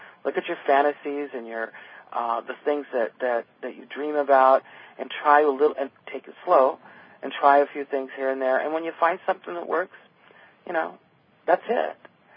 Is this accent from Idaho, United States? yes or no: yes; Idaho, United States; I would have never dreamed growing up in Idaho that I would be here, ever.